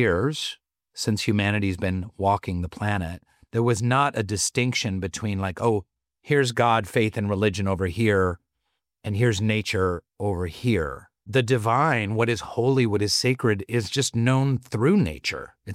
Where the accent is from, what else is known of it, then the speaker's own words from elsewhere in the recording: Seattle, Washington, United States; But really, it's about growing up in Seattle. And I'm so blessed to have grown up in the Pacific Northwest